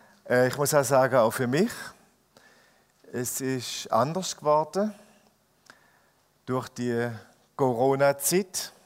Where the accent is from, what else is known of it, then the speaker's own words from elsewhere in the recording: Germany; ich bin ja Deutsche, ich kenne das nicht so.